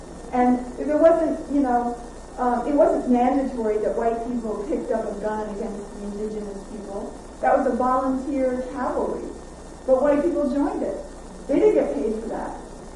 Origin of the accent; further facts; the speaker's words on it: Louisville, Kentucky, United States; I know I grew up around Louisville. There was Berry Town. There was even a section of town called Little Africa that had a thriving economy.